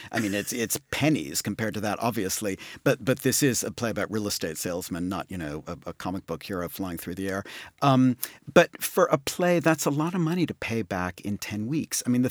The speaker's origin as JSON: {"language": "English", "region": "New York", "country": "United States", "tie": "born or raised there", "said": "I mean, I remember when I was growing up in New York, and to see … in the act cost $25, and we all gasped."}